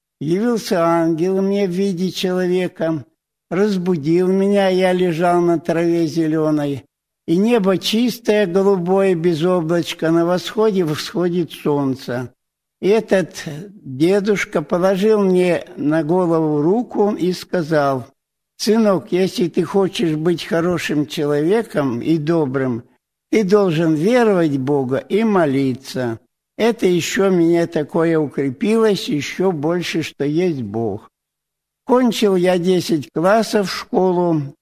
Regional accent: Lipno, Russia; Родился я и детство провел в России, между Ленинградом и Москвой, село там Липно. Мама у меня была православная, истинная, верующая, хорошая. Отец был неверующий.

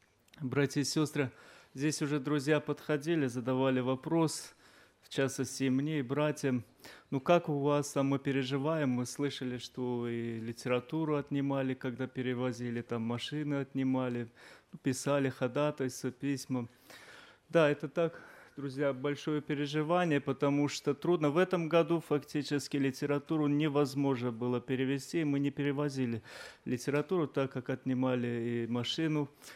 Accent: Sumqayit, Azerbaijan; я из Азербайджана, город Сумгаит

